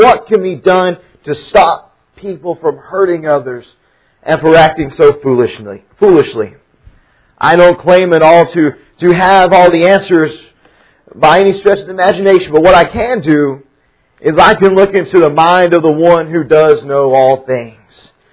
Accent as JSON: {"language": "English", "region": "Tennessee", "country": "United States", "tie": "born or raised there", "said": "the shootings of the Marine base in Chattanooga, Tennessee, near my hometown"}